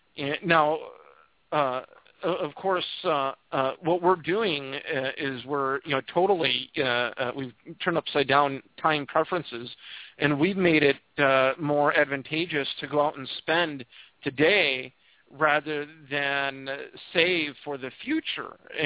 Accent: Minnesota, United States; Insult you. I'm from Minnesota.

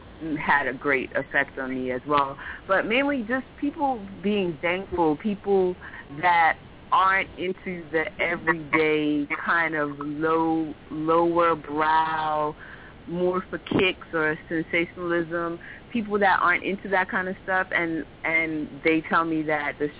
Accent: Bermuda; And coming from a small island, I'm from Bermuda

